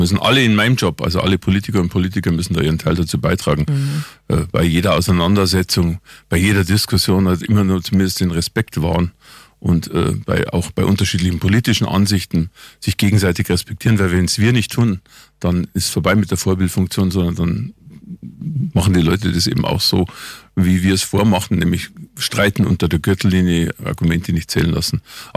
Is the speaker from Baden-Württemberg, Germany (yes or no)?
no; Munich, Bavaria, Germany; Also es liegt uns auch fern, weil als Münchner.